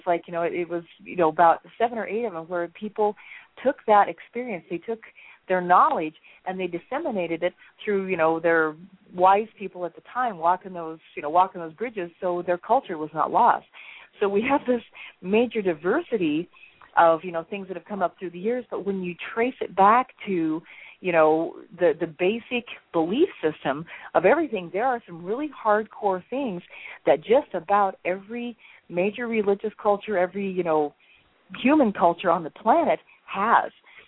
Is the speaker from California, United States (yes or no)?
no; Hawaii, United States; born there; Well, I was born in Hawaii, and it's like, they, you know, they have the Rainbow Warriors over there.